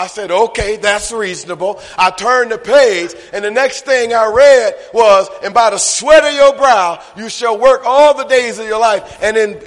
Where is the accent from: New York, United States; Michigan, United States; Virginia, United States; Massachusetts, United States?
Michigan, United States; Pontiac; in my hometown, right outside Detroit in Pontiac, Michigan